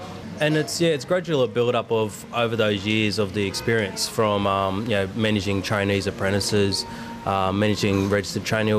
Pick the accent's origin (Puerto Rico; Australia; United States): Australia; Newcastle, New South Wales; I was born and raised in Newcastle. My family originates from the Walker, Nurella and Armidale regions. Mum and Dad growing up here were being Aboriginal, growing up in the community